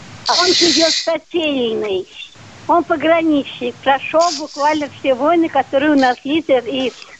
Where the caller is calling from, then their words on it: Perm, Perm Krai, Russia; Я из Перми.